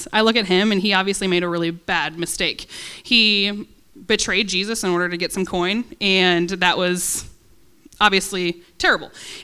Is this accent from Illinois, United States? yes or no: yes; Illinois, United States; we are from Illinois, and we've made a lot of mistakes there.